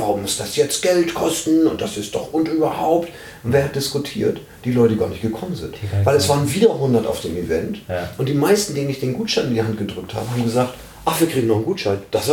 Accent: Hamburg, Germany; born there; Ich bin gebürtiger Hamburger.

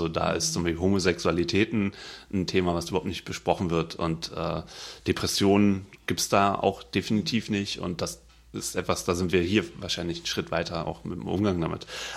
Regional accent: Berlin, Germany; Ich komme aus Neukölln, da hat man Kumpels, die heißen Ali.

